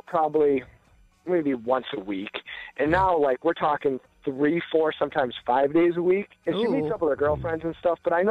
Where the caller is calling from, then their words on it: Kansas, United States; I'm calling you from Kansas.